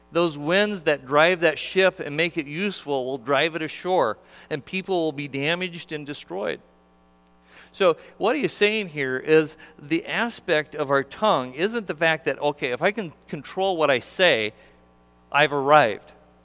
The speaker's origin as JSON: {"language": "English", "region": "Montana", "country": "United States", "tie": "born or raised there", "said": "I'm not a grand horseman. I grew up in Montana, and I've only ridden a horse."}